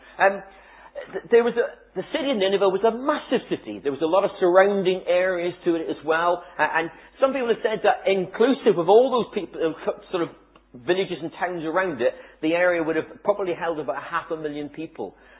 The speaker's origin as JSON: {"language": "English", "town": "Plymouth", "region": "South West England", "country": "United Kingdom", "tie": "born there", "said": "My my heritage is Cornish. My mum and dad are from Cornwall. Actually, I was born in Plymouth, but mum and dad are plain Cornish heritage, which makes me a Celt. And either way, I'm not English anyway"}